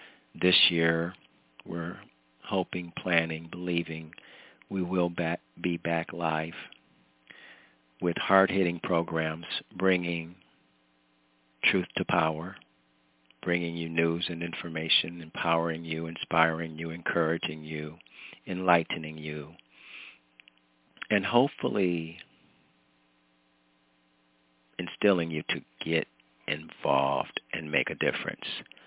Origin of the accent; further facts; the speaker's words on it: Ohio, United States; now in New Jersey, United States; about as far away from China as my home here in New Jersey, to my hometown in Ohio.